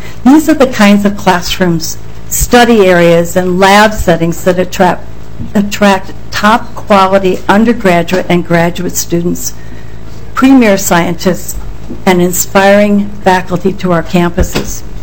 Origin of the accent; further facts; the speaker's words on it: Minnesota, United States; I was born and raised in Minnesota, and like many of you, I'm an alum of the university